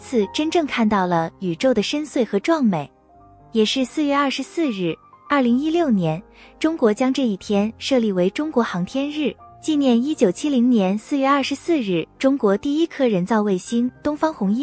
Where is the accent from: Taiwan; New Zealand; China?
New Zealand; 其实我们新西兰人对这个日子感触特别深